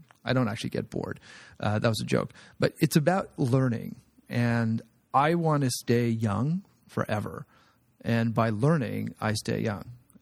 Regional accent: Ottawa, Ontario, Canada; moved away as an adult; I came from Ottawa. I'm a Canadian. And then I moved to the Valley. I spent 4 years there.

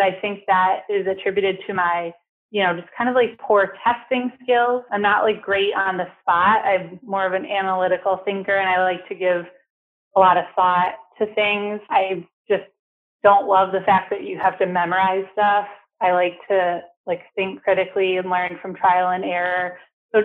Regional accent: Hamburg, New York, United States; I'm originally from Hamburg, New York, and I actually moved back a couple of years ago.

